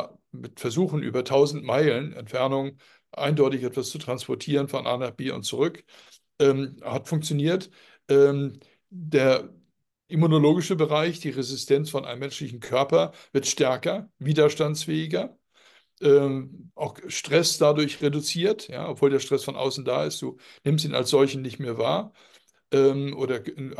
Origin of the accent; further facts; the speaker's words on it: Hamburg, Germany; Ja, ich würde als Hamburger Junge sagen, verarscht hat.